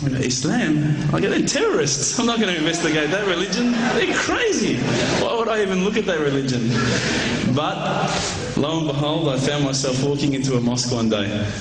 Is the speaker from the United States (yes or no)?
no; Australia; Naturally, as an Aussie